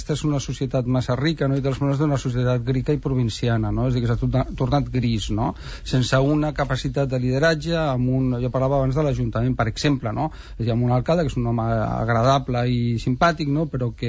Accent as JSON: {"language": "Catalan", "region": "Catalonia", "country": "Spain"}